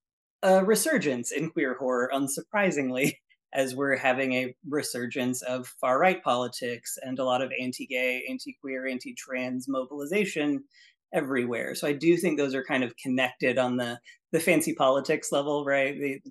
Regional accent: Appalachia, United States; the things that were normal as a child growing up in Appalachia the South

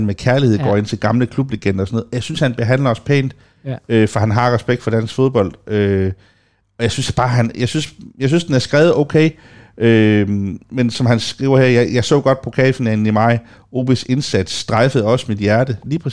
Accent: Aarhus, Central Denmark Region, Denmark; Det er jo mig, og jeg er fra Aarhus og sådan noget.

